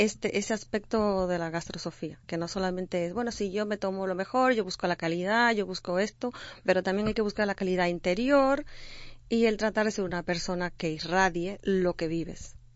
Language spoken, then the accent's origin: Spanish; Dominican Republic; now in Spain; Sí, soy dominicana realmente.